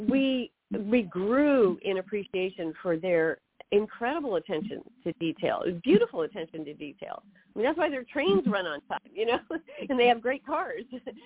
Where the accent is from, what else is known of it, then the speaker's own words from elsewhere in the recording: California, United States; moved away as an adult; also born or lived in Germany; here we are coming from California. And we were, you know, relatively young. We had this young family. And we arrived there in Germany.